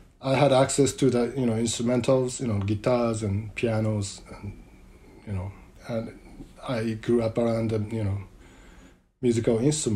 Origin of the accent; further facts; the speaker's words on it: Tokyo, Japan; Yeah, I'm originally from Tokyo.